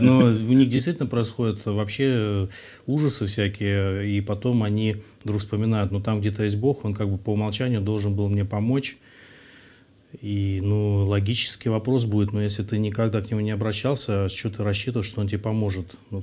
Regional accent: Kirovsk, Leningrad Oblast, Russia; я родом из Кировска, всем, кто кировчане, мало ли смотрят, всем привет, Ленинградская область.

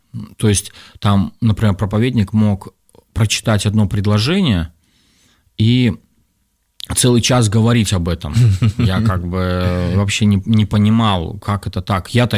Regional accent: Turkistan Region, Kazakhstan; now in Saint Petersburg, Russia; я приехал из Южного Казахстана, вот, и приехал, чтобы начать учиться в политехе питерском. Пришел я к Богу там же, в Южном Казахстане

